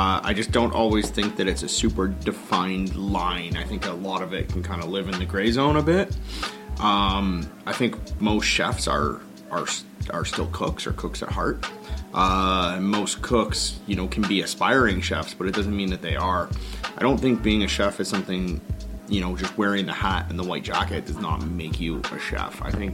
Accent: London, Ontario, Canada; Growing up in London, Ontario, which is, you know, obviously not anywhere near the size of Montreal or the scope

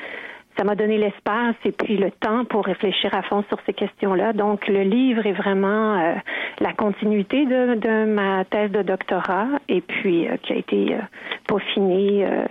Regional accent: Quebec, Canada; J'ai grandi au Québec.

